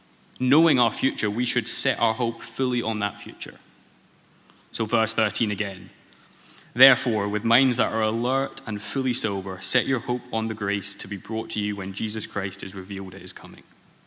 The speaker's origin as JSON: {"language": "English", "region": "Scotland", "country": "United Kingdom", "tie": "born there", "said": "As much as my accent betrays it, I was born in Scotland, so I'm Scottish."}